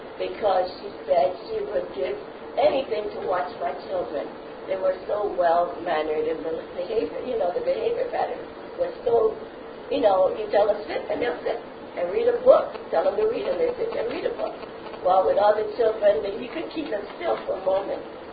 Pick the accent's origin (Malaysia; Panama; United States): Panama; My first marriage to me was still a transition because I was from Panama, he was from America. We had two different cultures.